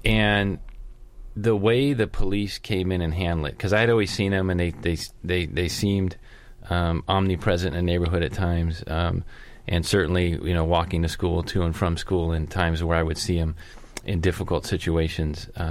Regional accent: Oakland, California, United States; But certainly growing up in the Hispanic areas, you had the Norteños that kind of controlled the area from the Hispanic gang side. And they were always at war with a group called the Cedeños or the Border Brothers, which were far east Oakland.

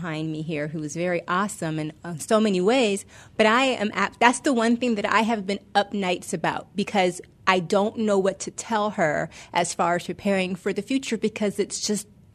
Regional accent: California, United States; I'm from California. When I was growing up, college was pretty much free.

